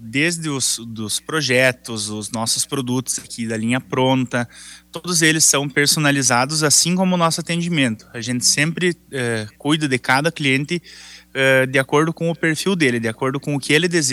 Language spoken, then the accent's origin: Portuguese; Santa Rosa, Rio Grande do Sul, Brazil; now in Ijuí, Brazil; eu me mudei para cá, né? Então, sou de Santa Rosa, mas estou ijuiense no momento.